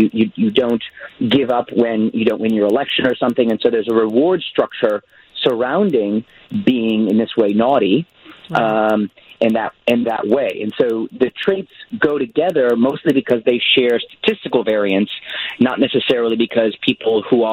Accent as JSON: {"language": "English", "region": "Connecticut", "country": "United States", "tie": "born or raised there", "also_born_or_lived": "White Plains, New York", "lives_now": "Australia"}